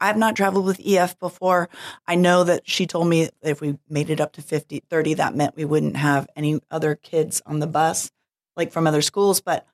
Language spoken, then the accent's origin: English; Midwest, United States; I said, hey, we're from the Midwest. We can do 3.5-4 hours easy.